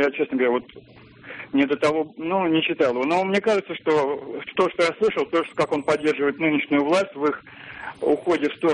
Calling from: Saint Petersburg, Russia; тоже из Петербурга.

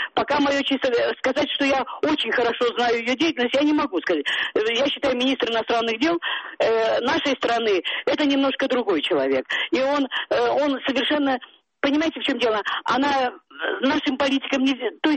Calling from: Saint Petersburg, Russia; Я хоть это из Санкт-Петербурга

